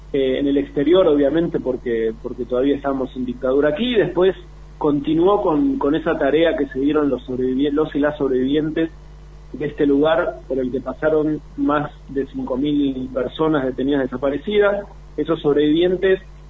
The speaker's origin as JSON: {"language": "Spanish", "country": "Argentina", "said": "que nos tienen que dar orgullo como argentinos."}